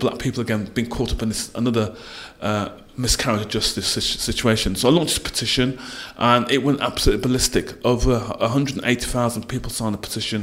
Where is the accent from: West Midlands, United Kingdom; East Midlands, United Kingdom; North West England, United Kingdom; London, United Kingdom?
West Midlands, United Kingdom; Wolverhampton; She's from Wolverhampton, my hometown.